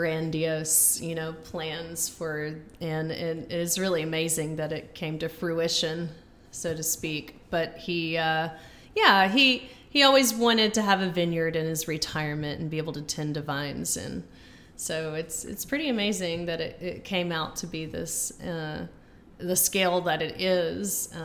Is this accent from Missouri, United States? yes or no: no; Bristol, Tennessee, United States; born there; So I was born in Bristol, Tennessee.